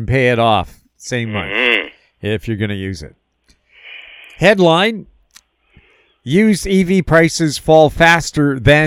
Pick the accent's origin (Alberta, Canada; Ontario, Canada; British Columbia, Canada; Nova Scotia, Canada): Alberta, Canada; Peace River; And a legend from my hometown of Peace River, Alberta